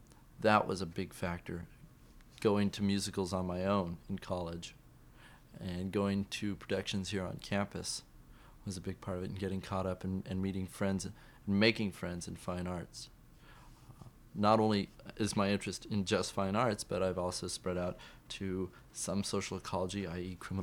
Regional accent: Bakersfield, California, United States; I'm from Bakersfield. That's where I came from Bakersfield originally

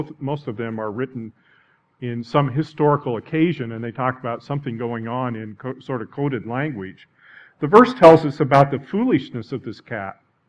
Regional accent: Idaho, United States; I guess I grew up in Idaho. It was big in Idaho.

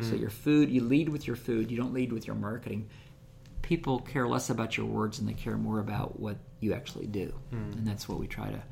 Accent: Kansas, United States; And I'm from Kansas, and small town Kansas.

